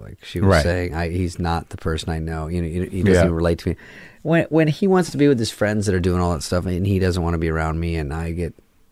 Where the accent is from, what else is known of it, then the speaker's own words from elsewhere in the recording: Arizona, United States; I'm from Arizona